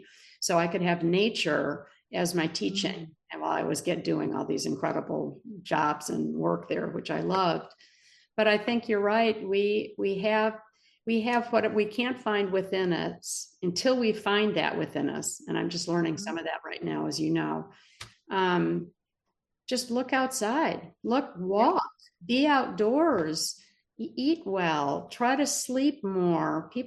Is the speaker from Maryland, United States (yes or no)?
no; Michigan, United States; also born or lived in Florida; And I grew up on Lake Michigan and in Florida and on the water.